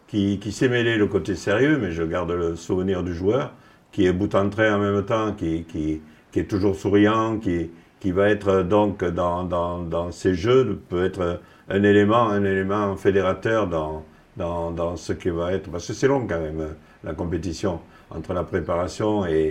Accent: France; nous, en tant que Français

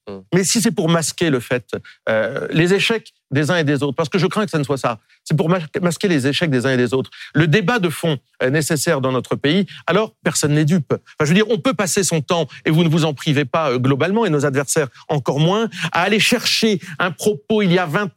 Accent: Hauts-de-France, France; Moi, je suis nordiste.

